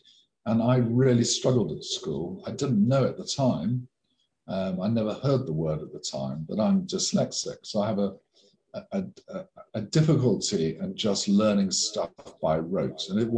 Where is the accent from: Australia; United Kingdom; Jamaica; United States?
United Kingdom; Bideford, South West England; born there; The simple answer is I was born in Biddeford in Devon. The more interesting answer is that I was the first person to be born in England for generations on either of my mother and father's side.